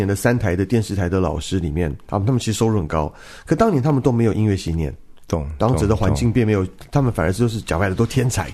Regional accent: Taiwan; 那所以在台湾的音乐圈，我这个年纪就是1970年出生的，有一个断层

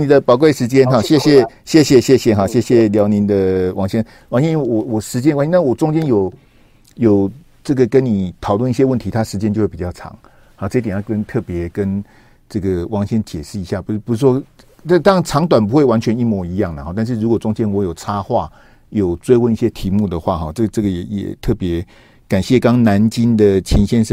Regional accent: Taiwan; 我自己在台湾长大

